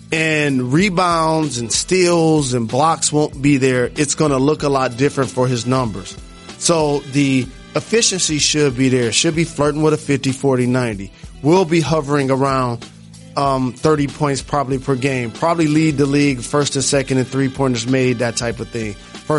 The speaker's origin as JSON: {"language": "English", "town": "Detroit", "region": "Michigan", "country": "United States", "tie": "born or raised there", "said": "Lou's Deli growing up in Detroit, a Reuben needs to be higher."}